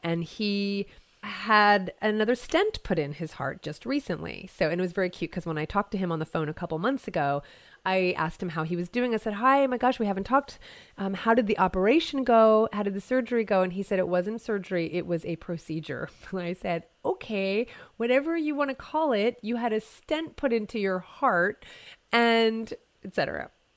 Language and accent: English; New Jersey, United States; now in California, United States; Now, I've been in California for over 16 years. Many of you know that I was raised in New Jersey, and I've been here for 16 years, very intentionally, very happily.